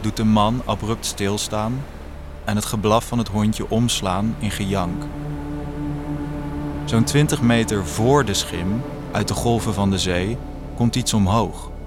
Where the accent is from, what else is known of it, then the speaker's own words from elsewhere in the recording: Rockanje, South Holland, Netherlands; En ik kom net als Ilias uit Rokanje.